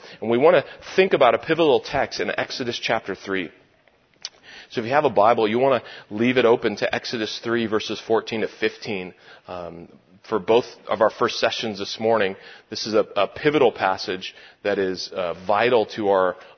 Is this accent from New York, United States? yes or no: no; California, United States; what I am, I'm a man and I'm a Californian.